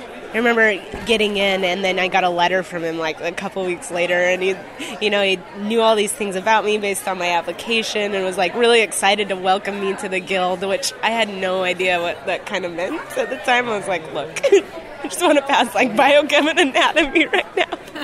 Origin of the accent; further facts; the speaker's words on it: Plummer, Idaho, United States; From Idaho. I grew up in Plummer, Idaho, on the Coeur d'Alene Reservation, and then moved down to Boise.